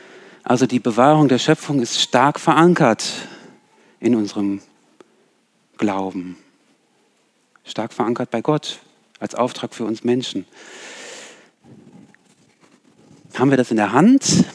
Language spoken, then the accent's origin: German; Germany; ich bin hier auch aufgewachsen in Deutschland.